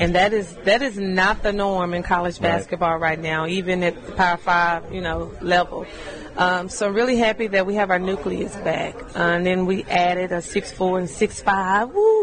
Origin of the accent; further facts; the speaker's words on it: Arkansas, United States; I'm from Eastern Arkansas myself.